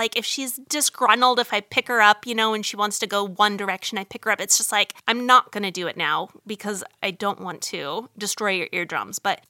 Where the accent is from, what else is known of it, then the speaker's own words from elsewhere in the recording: Arizona, United States; I grew up in Arizona, where I never had to endure this crap, and I moved here